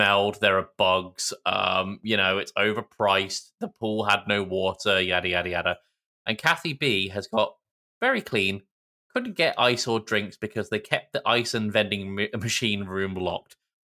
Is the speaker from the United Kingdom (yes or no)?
yes; United Kingdom; We had a Walmart in Bristol for a while.